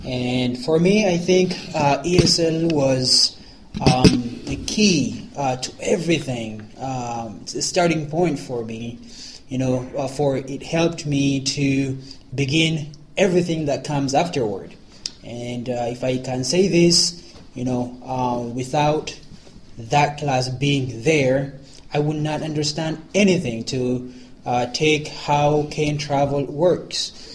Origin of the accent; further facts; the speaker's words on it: Ethiopia; English is a second language; now in United States; I am originally from Ethiopia. I lived in the U.S. in Minnesota for about 9 years now.